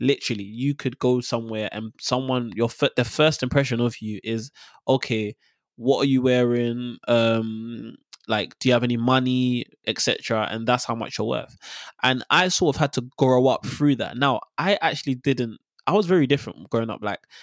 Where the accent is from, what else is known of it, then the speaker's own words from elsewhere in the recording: Dagenham, London, United Kingdom; So I grew up in Dagenham, East London. I went to school in Romford, but technically I was just always in Dagenham, East London.